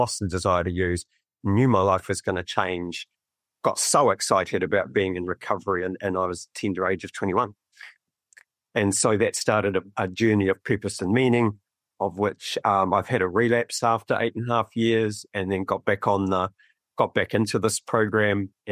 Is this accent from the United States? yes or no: no; Gisborne, New Zealand; and I grew up in Gisborne for the most part.